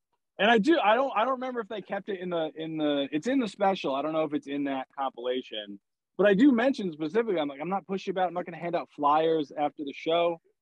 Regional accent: Ireland; So like I'm very pale. I'm Irish.

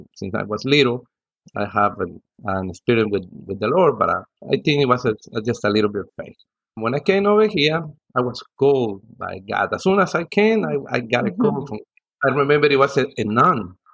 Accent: El Salvador; now in United States; I'm from El Salvador, and I immigrated to the United States in 1989, running away from a civil war that I was going on in El Salvador.

